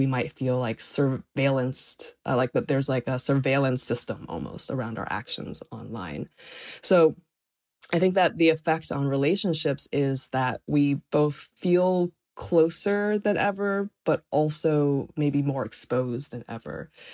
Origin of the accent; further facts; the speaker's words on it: North Potomac, Maryland, United States; and I grew up in North Potomac